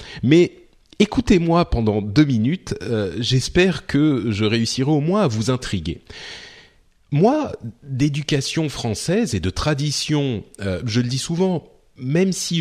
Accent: France; est-ce que notre réaction en tant que Français

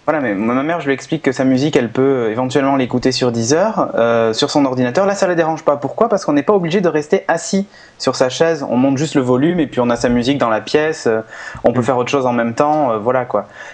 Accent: Bordeaux, Nouvelle-Aquitaine, France; Moi, je suis de Bordeaux, hein. Donc, à Bordeaux, ça va

